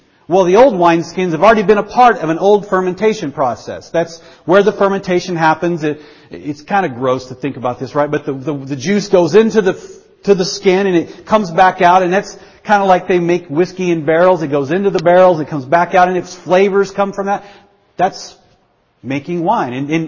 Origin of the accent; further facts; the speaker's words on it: the South, United States; Growing up where I grew up in the South, I had always had fun conversations about passages like this.